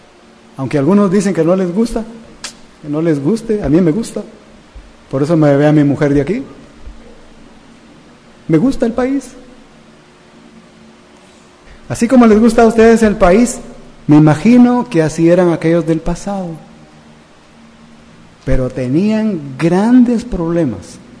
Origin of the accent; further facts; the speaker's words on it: Guatemala; born there; Me gusta Guatemala. Nací en Guatemala, me gustan los frijoles de Guatemala